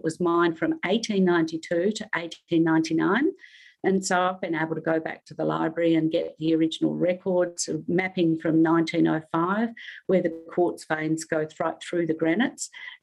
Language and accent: English; Melbourne, Victoria, Australia; now in Kalgoorlie, Australia; Yes, I came from Melbourne to Kalgoorlie when I got married